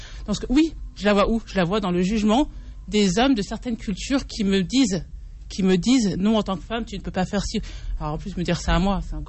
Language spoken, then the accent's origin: French; France; en tant que Française qui se revendique, ou pas féministe en tout cas, qui se revendique comme une femme musulmane d'aujourd'hui, et qui est libre et qui est fière de ce qu'elle est.